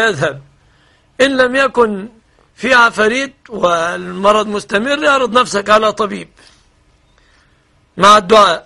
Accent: Egypt; بلادنا مصر

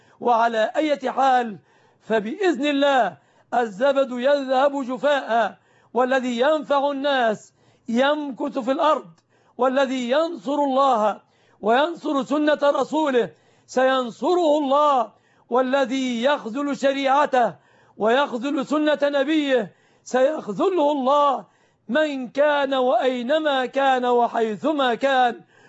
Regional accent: Egypt; بلادنا مصر

